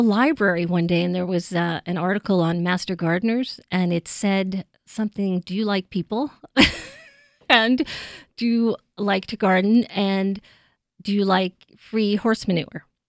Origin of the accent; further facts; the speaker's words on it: New York City, New York, United States; I thought they were flowers because I was from New York City, and what did I know?